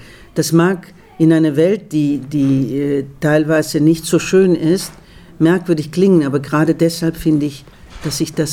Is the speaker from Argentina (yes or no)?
yes; Argentina; first language Spanish; German is a second language; now in Germany; lebe sehr viele, viele Jahre in Deutschland jetzt, wirklich viele Jahre. Länger hier als in Argentinien. Aber meine Kindheit habe ich in Argentinien verbracht und die Sprache ist ja da, wo man beheimatet ist, ne? Und Spanisch wird immer meine Heimat bleiben.